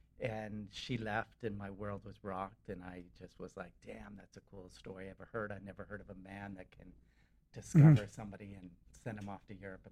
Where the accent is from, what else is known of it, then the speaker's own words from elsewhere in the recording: Calabasas, California, United States; I grew up in Calabasas.